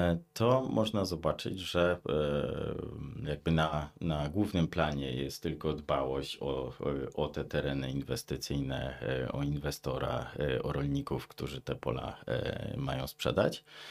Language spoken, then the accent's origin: Polish; Lesser Poland, Poland; now in Lędziny, Poland; Natomiast ja do lędzin zostałem przyżeniony i pochodzę z Małopolski